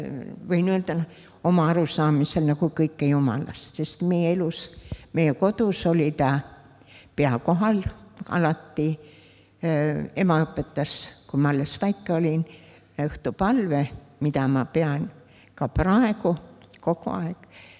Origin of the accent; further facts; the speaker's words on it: Tallinn, Harju County, Estonia; born there; Vanustan palju, 84. Sündinud olen Tallinnas.